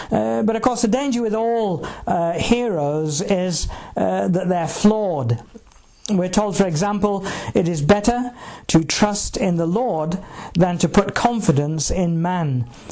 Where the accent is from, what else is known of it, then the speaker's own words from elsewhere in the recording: England, United Kingdom; the north, not far actually from the border with Yorkshire, and around something like 8 miles from my hometown, my home village, is the village of Haworth.